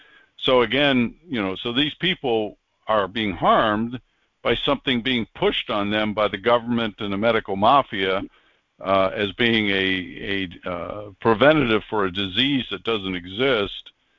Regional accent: Pennsylvania, United States; where I grew up in Pennsylvania Dutch area

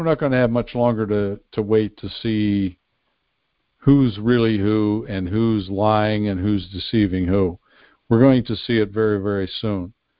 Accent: Pennsylvania, United States; I saw that not far from where I grew up in Pennsylvania is one of the areas that are being hit by violence here lately

